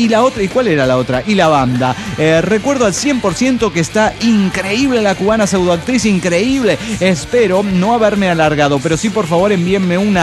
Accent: Clorinda, Formosa, Argentina; now in Dallas, United States; Voy a volver a pasar las fiestas en mi querida Clorinda, Formosa. Formosa es una provincia del norte argentino que está limítrofe

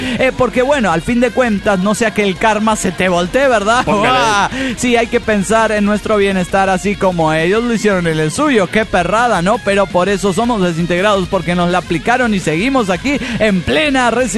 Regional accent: Querétaro, Mexico; de Querétaro.

